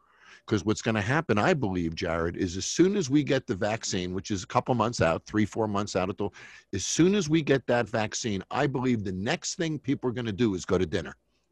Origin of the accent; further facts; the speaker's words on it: Las Vegas, Nevada, United States; when we look at destination markets like Vegas, my hometown, of course